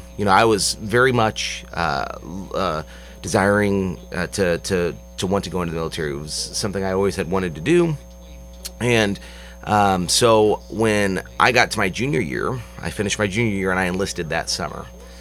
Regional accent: Mount Zion, Illinois, United States; I grew up in Mount Zion, Illinois, about 2 hours from here, over by Decatur. I'm the youngest of six children

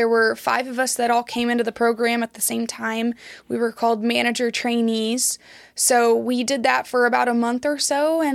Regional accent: Girard, Illinois, United States; but I was raised just an hour away in Girard, Illinois.

